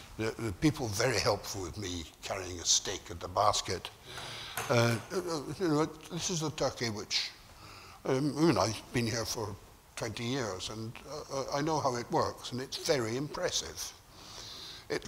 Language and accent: English; Scotland, United Kingdom; I, as a Scotsman, have a sort of cousinly feeling for